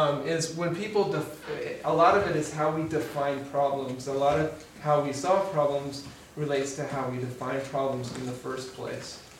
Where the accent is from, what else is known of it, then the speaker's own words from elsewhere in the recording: Missouri, United States; I grew up in Missouri and as a Methodist, and they still let me come to Holden, which is great. Grew up around farming, a bit playing in the creeks and whatnot.